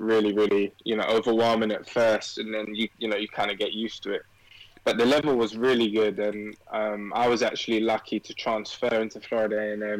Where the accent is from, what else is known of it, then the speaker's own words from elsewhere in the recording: Wembley, London, United Kingdom; Grew up, born and raised in London, lived in Wembley for pretty much my whole life.